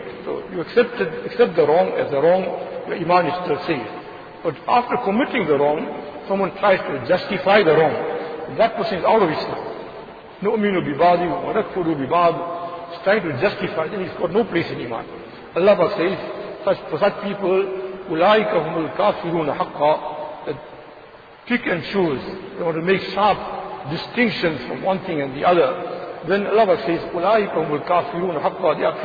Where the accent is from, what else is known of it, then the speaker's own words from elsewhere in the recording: South Africa; I've got a right because I'm a South African citizen.